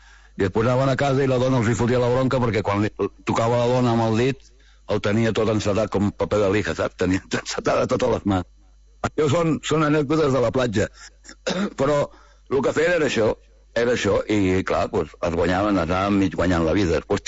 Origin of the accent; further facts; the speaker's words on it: Vilanova i la Geltrú, Catalonia, Spain; I és una llàstima que soc de Vilanova